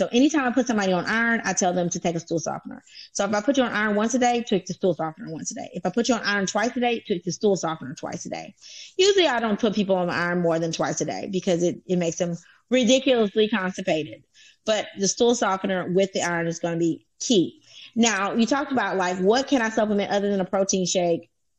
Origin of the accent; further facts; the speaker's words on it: Louisiana, United States; also born or lived in Texas / Indiana; now in Georgia, United States; But I am originally from Louisiana. I practiced in Texas, now Georgia, and before Texas, I was in Indiana. But I am a Louisiana girl at heart.